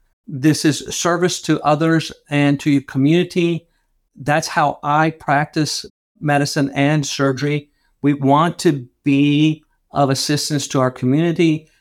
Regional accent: Atlanta, Georgia, United States; Basically, I was born and raised in Atlanta. My mother and father were both physicians, one from Peru and one from Mexico.

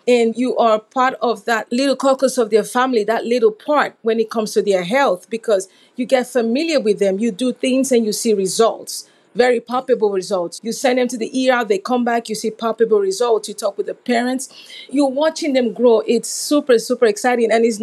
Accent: Nigeria; moved away; From my name, you can tell that I grew up in Africa, specifically the western part, and that's Nigeria.

